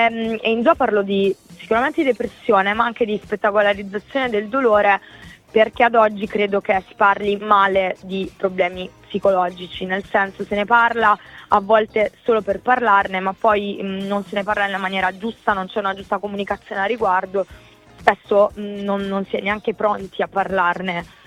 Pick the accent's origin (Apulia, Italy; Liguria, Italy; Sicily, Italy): Apulia, Italy; Bari; moved away as an adult; also born or lived in Rome; now in Milan, Italy; sono di Bari, insomma mia madre è di Bari, mio papà è calabrese, i miei vivono a Bari, quindi all'effettivo io i primi 19 anni della mia vita li ho vissuti a Bari, però dopo sono stata a Roma per tanti anni e Roma per me è casa mia